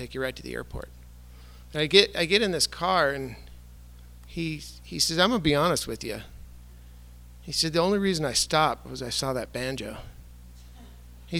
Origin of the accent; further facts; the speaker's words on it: Montana, United States; And this is like 1986, and I'm from Montana.